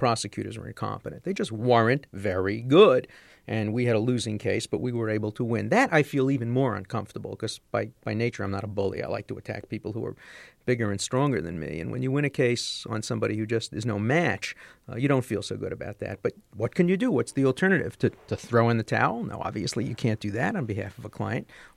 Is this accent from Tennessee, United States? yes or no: no; Brooklyn, New York, United States; I describe a kid who I grew up with in Brooklyn